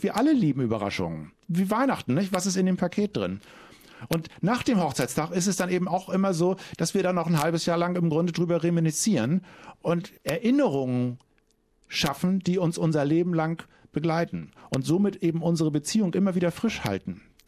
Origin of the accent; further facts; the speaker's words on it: Hamburg, Germany; Und ich komme aus Hamburg, nicht trockener Norddeutscher.